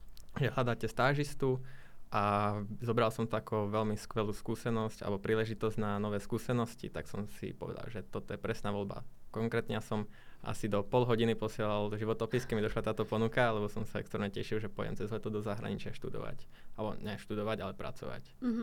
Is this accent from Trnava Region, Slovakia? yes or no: no; Svätý Jur, Bratislava Region, Slovakia; Pochádzam z okolia Bratislavy, konkrétně z města Svätý Jur, ale študujem v Trenčíně